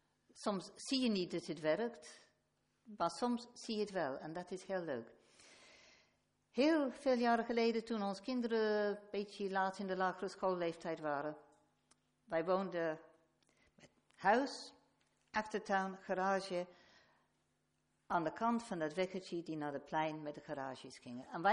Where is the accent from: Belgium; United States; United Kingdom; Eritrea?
United Kingdom; England; Oké, we zijn Nederlandse staatsburgers. Ik ben nog een Engelse staatsburger. Mag daar niet stemmen, maar ik ben Engelse staatsburger.